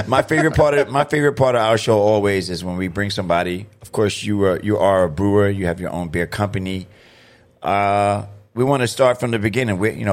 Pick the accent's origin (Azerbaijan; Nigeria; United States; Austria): United States; New York; accent: New York; When I say beer, because of my New York accent, it just sounds like beer.